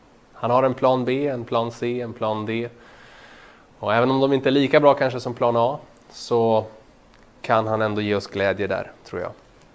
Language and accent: Swedish; Sweden; Jag kommer från Sverige, som ni kanske hör. Och Sverige toppar skilsmässostatistiken i världen.